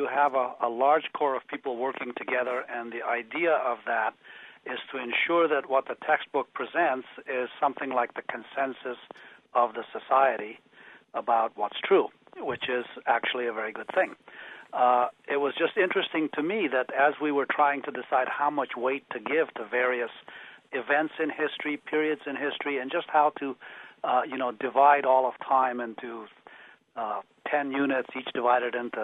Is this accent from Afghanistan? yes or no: yes; Afghanistan; You know, I come from Afghanistan